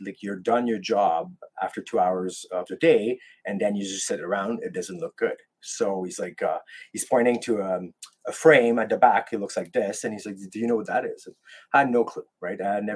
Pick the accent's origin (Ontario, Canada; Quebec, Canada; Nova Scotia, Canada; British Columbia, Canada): Quebec, Canada; accent: French Canadian; English is a second language; I'm from the French part of Canada. This is where the accent is coming from.